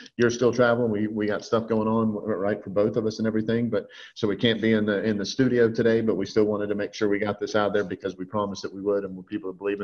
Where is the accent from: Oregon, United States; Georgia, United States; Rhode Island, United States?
Georgia, United States; You know, I'm from Georgia, so everything's a damn story, right?